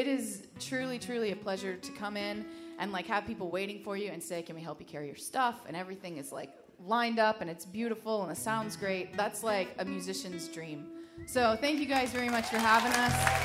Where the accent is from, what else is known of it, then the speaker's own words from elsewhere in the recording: Tallahassee, Florida, United States; We're from Tallahassee. Anytime we play in Tallahassee, my dad comes to our shows.